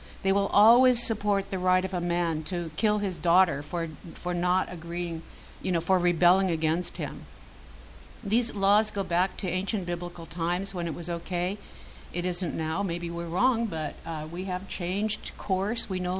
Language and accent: English; United States; I'm saying we shouldn't let anyone into our country, and I'm speaking as an American